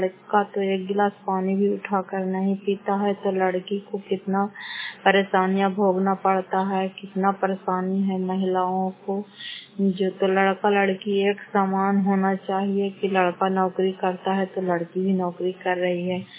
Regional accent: Fatehpur, Bihar, India; घर फतेहपुर पंचायत मकरौता जिला नालंदा करा ससुरा ब्लॉक की निवासी हूँ

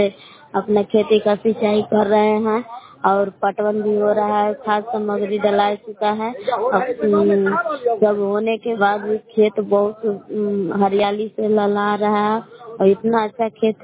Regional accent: Bilas, Bihar, India; ग्राम बिलास जिला कैमूर महुआ के निवासी हूँ।

